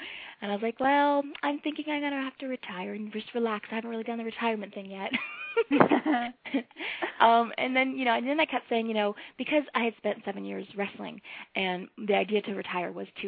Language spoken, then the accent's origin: English; Toronto, Ontario, Canada; I had my retirement match here in my hometown of Toronto